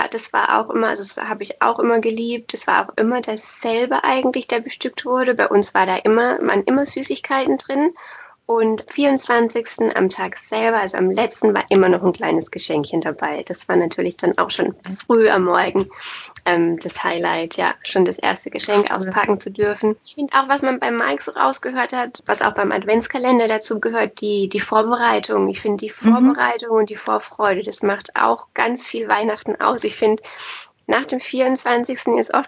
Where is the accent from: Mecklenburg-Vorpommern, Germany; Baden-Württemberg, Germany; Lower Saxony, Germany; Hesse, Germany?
Baden-Württemberg, Germany; ich komme ja auch aus Baden, nicht aus Württemberg